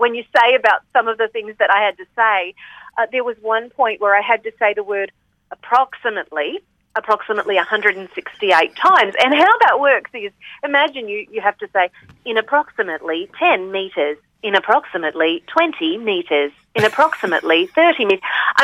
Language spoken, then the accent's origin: English; Mackay, Queensland, Australia; moved away as an adult; now in United States; I grew up in Mackay in North Queensland, and I moved to America, 16 years ago.